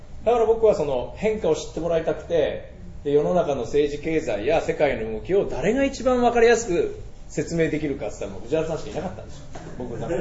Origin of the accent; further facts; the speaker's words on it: Mito, Ibaraki, Japan; でもやっぱり地元に戻って、まあ、将来後継ぐんだよなとか思いながら、で、あと水戸の町をなんとかしたいなと思ってた時に